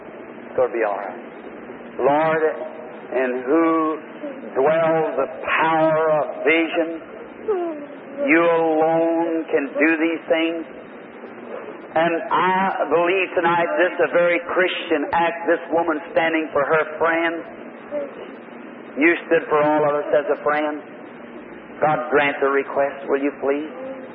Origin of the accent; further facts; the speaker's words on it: Indiana, United States; And that letter was from Indiana, my home state.